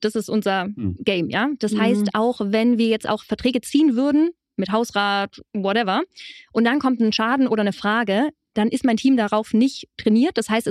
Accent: Tyrol, Austria; now in Berlin, Germany; Ich komme aus Tirol, ich bin auf einem Biobauernhof in Bergen aufgewachsen. Wohnen jetzt in Berlin Dachgeschoss

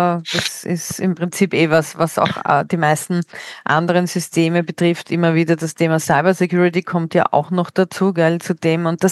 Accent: Austria

